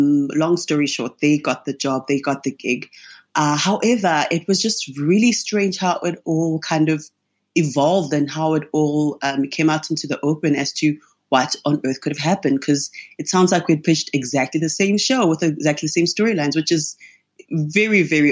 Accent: South Africa; I am a filmmaker from South Africa.

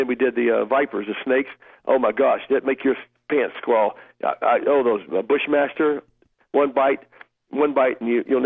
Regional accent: Tennessee, United States; I'm from Tennessee. I never saw a snake.

